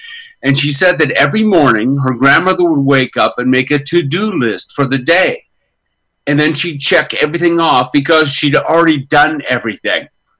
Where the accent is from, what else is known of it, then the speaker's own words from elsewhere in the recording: Ireland; You know, I've always had something to say. I'm Irish.